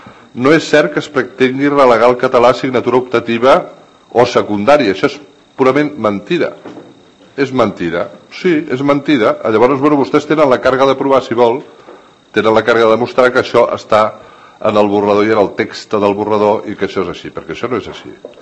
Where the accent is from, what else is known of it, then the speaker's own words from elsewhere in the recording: Catalonia, Spain; a mi, com a català